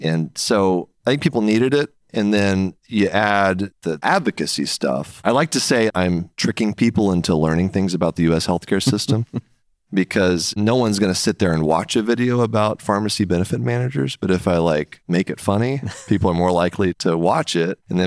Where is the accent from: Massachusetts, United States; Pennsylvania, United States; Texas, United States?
Texas, United States; Houston; Yeah, I first started doing stand-up comedy growing up in Houston.